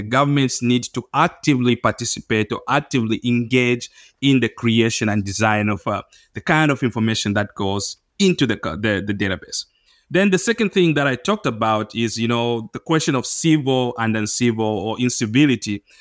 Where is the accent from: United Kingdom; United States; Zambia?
Zambia; I'm using the government of Zambia because I'm from Zambia.